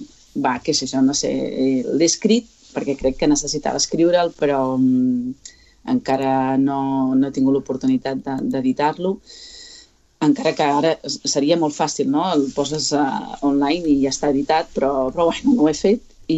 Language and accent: Catalan; Sabadell, Catalonia, Spain; born there; Doncs vaig néixer aquí a Sabadell, aquí no, allà, un 5 de febrer del 1981. I vaig néixer en una família en la que hi havia el meu germà